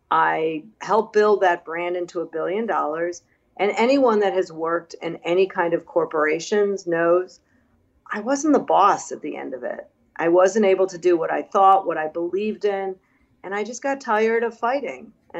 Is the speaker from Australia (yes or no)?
no; Chicago, Illinois, United States; born or raised there